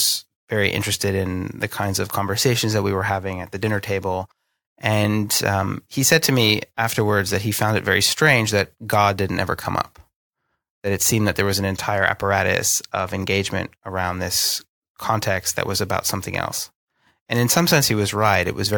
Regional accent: Northeast, United States; at least in the place that I grew up in the Northeast

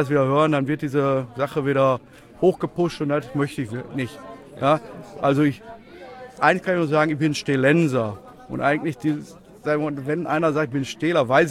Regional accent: Bochum, North Rhine-Westphalia, Germany; Weil ich komme aus Bochum

